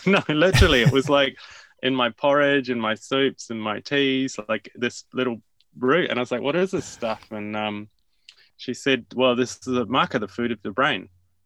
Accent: Wellington, New Zealand; So I'm actually from Wellington originally.

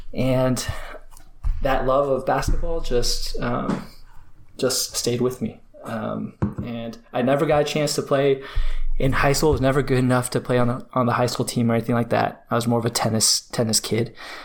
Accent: Dallas, Texas, United States; as a kid growing up in Dallas, I can't say that I had a, I mean, I was a hometown fan

